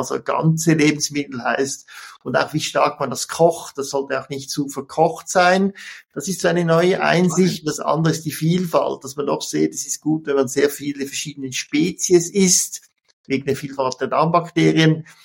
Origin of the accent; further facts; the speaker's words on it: Switzerland; was als Schweizer schwer zu verstehen ist